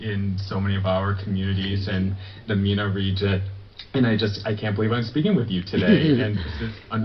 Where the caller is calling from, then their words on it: Washington, District of Columbia, United States; I am calling from Washington, D.C.